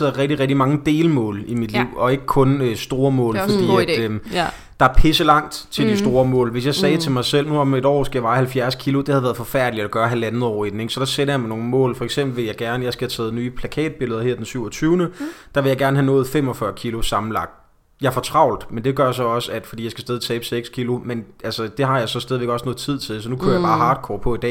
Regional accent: Slagelse, Zealand, Denmark; Og så musikhus hjemme i Slagelse. Det lyder ikke så stort, men der kan stadigvæk sidde næsten 500 mennesker

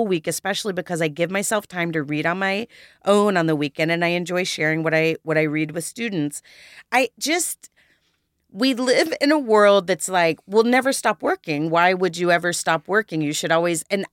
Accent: Texas, United States; Well, I'm from Texas.

